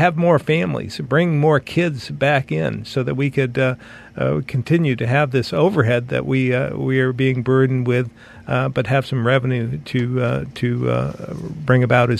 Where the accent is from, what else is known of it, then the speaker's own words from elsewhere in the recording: Barre, Vermont, United States; I grew up in Barrie, and when you growing up in Barrie, we have an incredibly rich ethnic history, and it's all revolving around granite. And it's we have the French and the Italians and the Scots that all came to Barrie to craft the rock.